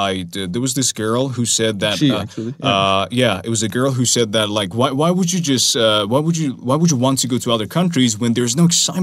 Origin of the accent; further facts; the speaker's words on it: Iran; We are Iranians. We come from Iran.